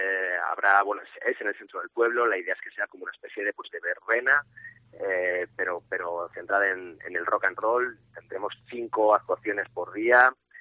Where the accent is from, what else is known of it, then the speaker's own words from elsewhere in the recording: Vega de Espinareda, Castile and León, Spain; now in Madrid, Spain; yo soy de Vega, soy oriundo de aquí, de la localidad. Lo que pasa es que, bueno, llevo ya casi 20 años en Madrid con una tienda en la zona de Malasaña que se llama Chopper Monster.